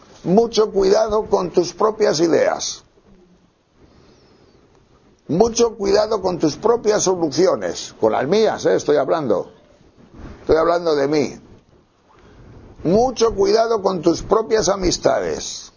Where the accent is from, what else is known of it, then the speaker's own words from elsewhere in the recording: León, Castile and León, Spain; el ejemplo de los rebecos de mi tierra de León. Que yo caminaba por los picos de Europa de León hace muchos años.